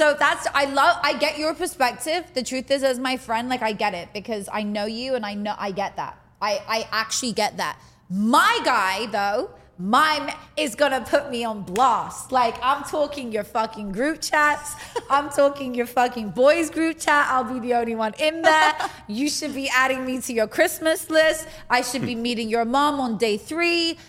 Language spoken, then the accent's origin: English; United Kingdom; now in United States; I've only had sex with two people in America because I'm British.